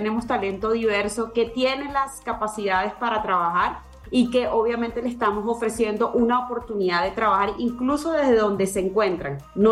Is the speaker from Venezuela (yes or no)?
yes; Venezuela; yo soy colombiana por segunda nacionalidad, pero soy venezolana.